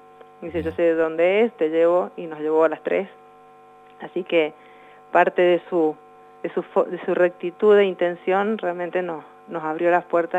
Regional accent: San Rafael, Mendoza, Argentina; born there; nací acá en San Rafael. Mi familia, bueno, estaba compuesta en ese momento por mis padres y dos hermanas mayores.

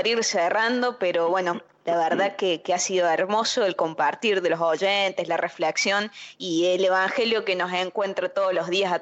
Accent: Monte Caseros, Corrientes, Argentina; de Monte Caseros, en la provincia de Corrientes.

